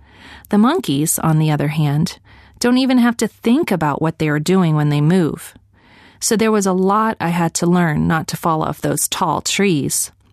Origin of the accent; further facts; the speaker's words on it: York, Yorkshire and the Humber, United Kingdom; also born or lived in London; I was born in London, and my fascination with animal behavior began in early childhood when we moved to York. We lived in a cozy, thatched cottage in the most picturesque part of the city